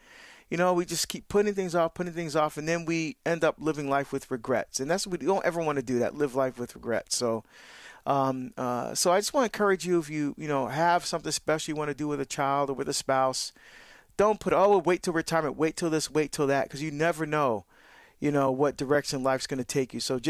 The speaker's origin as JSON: {"language": "English", "country": "Barbados", "said": "We're going to Barbados this weekend, which is my home country."}